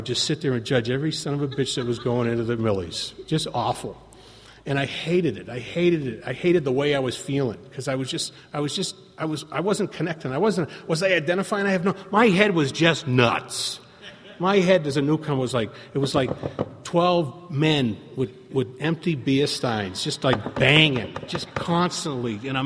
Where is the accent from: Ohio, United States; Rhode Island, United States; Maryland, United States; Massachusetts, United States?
Massachusetts, United States; Boston; They go, where are you from? And I'm from Boston.